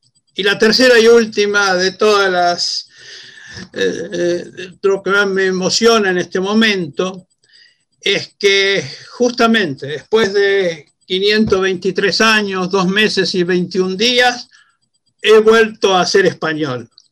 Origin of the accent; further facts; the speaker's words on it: Argentina; como argentino, como sudamericano, como judío, como sefardí y ahora como español